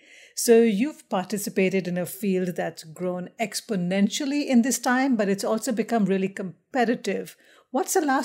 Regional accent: India; I'm originally from India, but I've lived in many different countries.

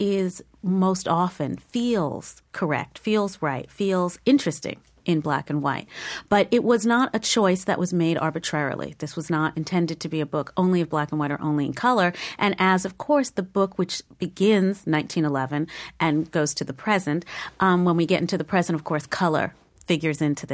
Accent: Queens, New York, United States; Queens, in St. Albans, Queens, with photographs around my home of my father's childhood in Harlem

